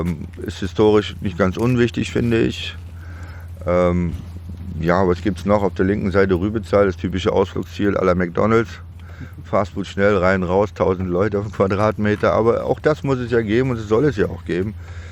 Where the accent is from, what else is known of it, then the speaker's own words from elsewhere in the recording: Demmin, Mecklenburg-Vorpommern, Germany; moved away as an adult; also born or lived in Chemnitz; now in Düsseldorf, Germany; Ja, ich bin geboren in Demmin und aufgewachsen und habe aber 77 MacPom verlassen und bin nach Chemnitz gezogen und 81 bin ich dann nach widrigen Umständen ausgewandert als Deutscher nach Deutschland, bin dann nach Düsseldorf gegangen